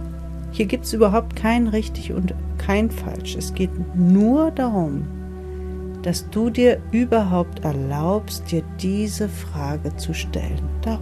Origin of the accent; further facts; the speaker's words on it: East Germany, Germany; Ich bin in der DDR aufgewachsen. Ich war 12 Jahre, als die Mauer fiel.